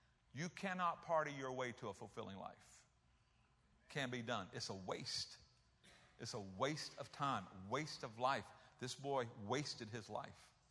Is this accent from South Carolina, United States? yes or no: yes; South Carolina, United States; She was from California. I was from South Carolina.